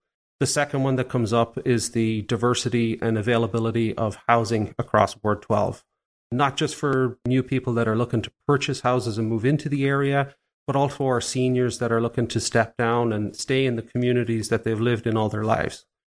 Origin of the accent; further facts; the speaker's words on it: Ireland; Growing up in Ireland especially, coming into the early 90s